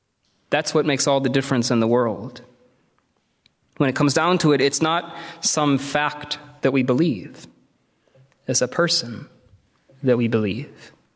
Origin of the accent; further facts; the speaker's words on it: Missouri, United States; I grew up in Missouri, so mountains were not exactly a familiar thing to me.